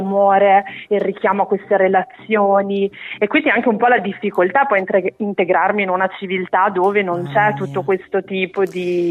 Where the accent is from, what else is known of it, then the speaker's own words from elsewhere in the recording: Brusaporto, Lombardy, Italy; Allora, io sono di Brusaporto, quindi della provincia di Bergamo.